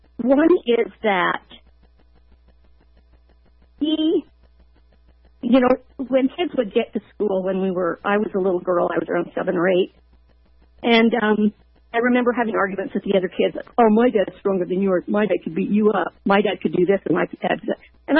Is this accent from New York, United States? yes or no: no; Provo, Utah, United States; I was raised in Provo, Utah. Went to Provo High School.